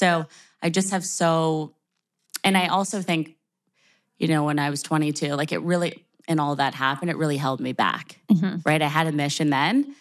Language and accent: English; Sarnia, Ontario, Canada; I feel like from when I grew up in Sarnia, like there wasn't much there.